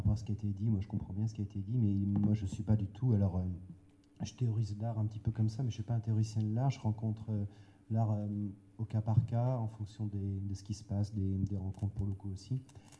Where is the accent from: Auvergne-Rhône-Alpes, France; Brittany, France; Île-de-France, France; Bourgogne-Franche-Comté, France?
Auvergne-Rhône-Alpes, France; Lyon; Je viens de Lyon.